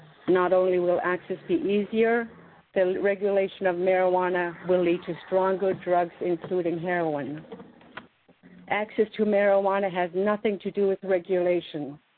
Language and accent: English; Alaska, United States; now in Bethel, United States; I'm from Bethel, originally from Lenoptis. Welcome to Bethel. I grew up in this region.